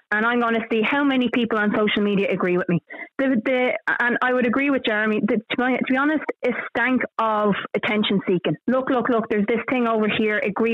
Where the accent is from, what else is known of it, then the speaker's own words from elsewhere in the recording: Clondalkin, Leinster, Ireland; I grew up in Clondalkin. I am 36 years old. I moved out of Clondalkin not too long ago.